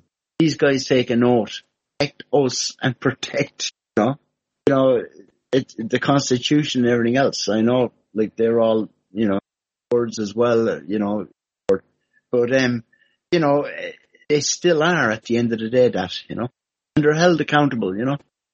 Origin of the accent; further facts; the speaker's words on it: Ireland; because I'm Irish